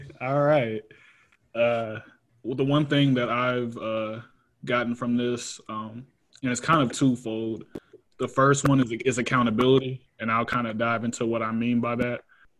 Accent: Homewood, Illinois, United States; So for my upbringing, I grew up in the Chicagoland area.

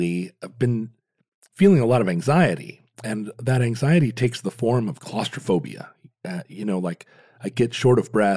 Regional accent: Alaska, United States; Growing up in Alaska, like swimming was a secondary.

